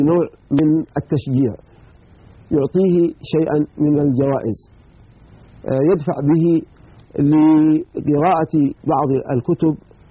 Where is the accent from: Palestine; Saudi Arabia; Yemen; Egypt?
Yemen; Hadramawt